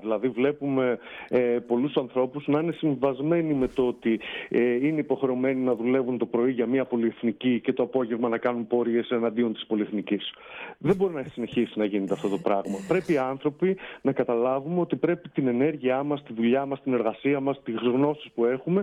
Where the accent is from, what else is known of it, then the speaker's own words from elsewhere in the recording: Krania, Thessaly, Greece; εγώ πάντα ήθελα να παραμείνω στο χωριό μου, η Κρανιάς Προποτάμου είναι το χωριό μου, στα Ορεινά Τρίκαλα.